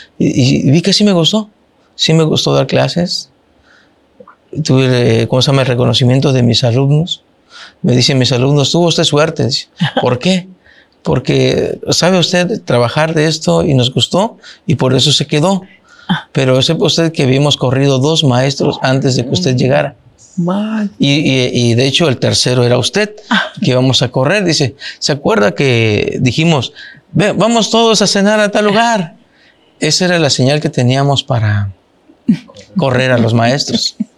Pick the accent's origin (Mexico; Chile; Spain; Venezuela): Mexico; Oaxaca; born there; yo soy originario del estado de Oaxaca. Ahí nací. Mi padre es originario del estado de Tabasco. Por cuestiones de su trabajo, llega a Oaxaca. Conoce a mi mamá, se casa.